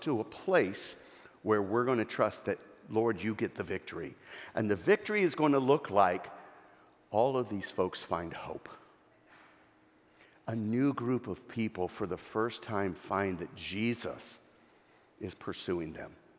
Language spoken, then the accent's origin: English; the South, United States; this lady comes up to me because I'm from the South.